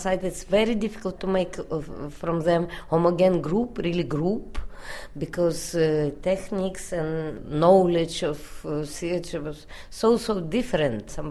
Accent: Russia; English is a second language; because for me, I am from Russia, it's much closer to me, this way of reacting.

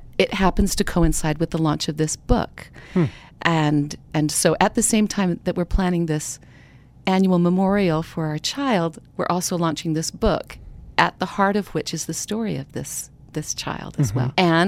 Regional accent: Utah, United States; moved away as an adult; now in Geneva, Switzerland; I do live in Geneva, Switzerland now, but every year I try to come back to my roots. And that's Utah. I was raised in Utah Valley

